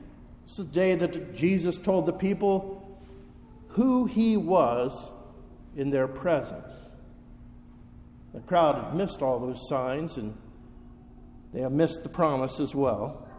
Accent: Medway, Ohio, United States; also born or lived in Dayton; I was born in Dayton, grew up a little bit in Medway, then went to Eton High School and University of Cincinnati. So it is truly good, Lord, to be back in these old stomping grounds again.

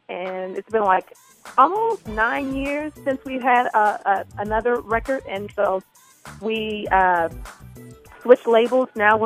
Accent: New Orleans, Louisiana, United States; We're from New Orleans, Louisiana, and God has just taken our ministry to heights that we never thought attainable for us.

